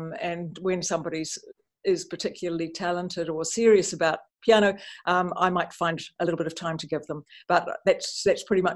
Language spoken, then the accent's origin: English; New Zealand; Well, I'm a New Zealander and I live and work in New Zealand. I teach at the University of Auckland.